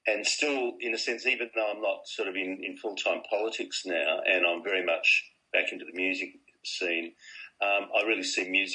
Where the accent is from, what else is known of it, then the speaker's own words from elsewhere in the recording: Australia; I've been a kid growing up in Australia